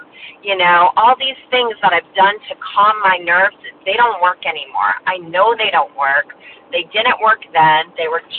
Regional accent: Massachusetts, United States; from Massachusetts

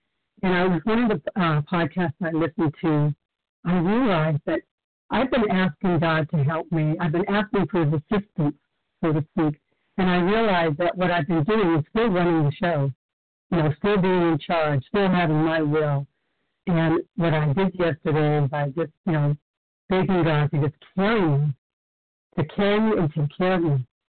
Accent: Cape Cod, Massachusetts, United States; I'm from Cape Cod, Massachusetts.

